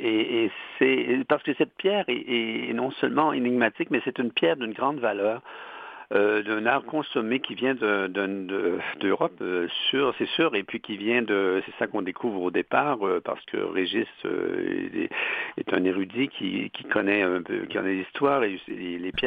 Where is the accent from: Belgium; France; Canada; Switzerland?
Canada; Quebec; mon enfance dans le Bas-Saint-Laurent.